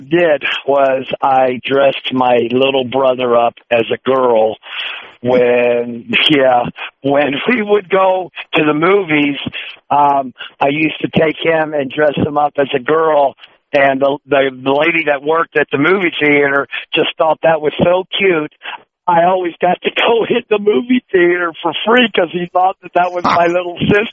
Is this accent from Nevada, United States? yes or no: yes; Las Vegas, Nevada, United States; I grew up over in Vegas, over the hill from you. My dad was on the Air Force Base. We lived on Nellis from 77 to, I think, about 81.